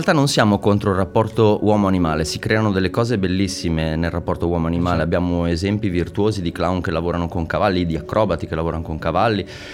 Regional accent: Milan, Lombardy, Italy; born there; Io sono nato a Milano, ahimè, una città che non amo molto

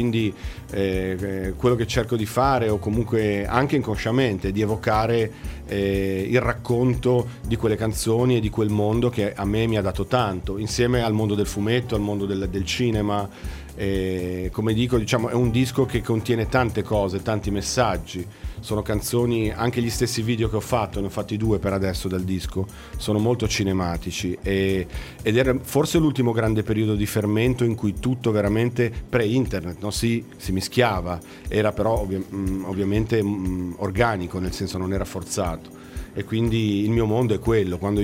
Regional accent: Genoa, Liguria, Italy; moved away as an adult; also born or lived in Berlin; now in Germany; Sono uno dei tanti italiani che è andato.

